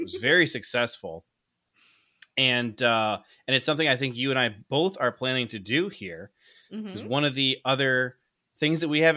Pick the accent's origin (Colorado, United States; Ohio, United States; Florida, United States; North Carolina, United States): Ohio, United States; now in Michigan, United States; I grew up in Ohio, and it was helpful that the Bengals and Browns are practically never good. So, and then moved to Michigan.